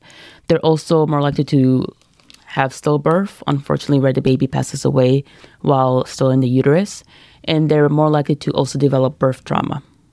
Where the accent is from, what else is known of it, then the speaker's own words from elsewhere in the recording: Michigan, United States; I grew up and trained in Michigan, did my medical school at Michigan State University, go green, go white, and then did my residency in Detroit.